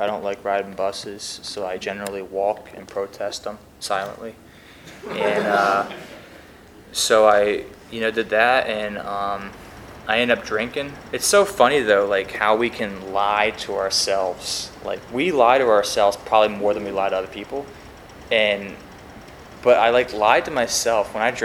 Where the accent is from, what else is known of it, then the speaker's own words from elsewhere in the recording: Pennsylvania, United States; also born or lived in Florida; that's how I first discovered Florida, and I'm from Pennsylvania.